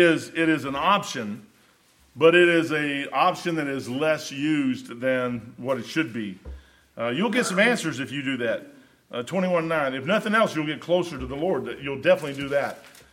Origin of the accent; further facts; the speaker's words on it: United States; I'm American through and through, true blue.